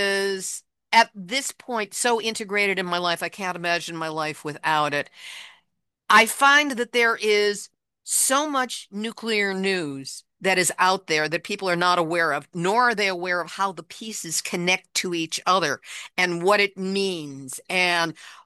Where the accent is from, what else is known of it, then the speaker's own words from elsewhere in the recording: Chicago, Illinois, United States; I grew up in Chicago. My grandmother had a place in the Indiana Dunes